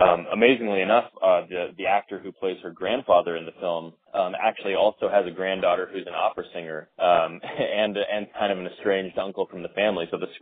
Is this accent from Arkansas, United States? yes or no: yes; Arkansas, United States; also born or lived in Canada; I was born in Canada and I grew up in Arkansas, which are polar opposites of each other, pretty much.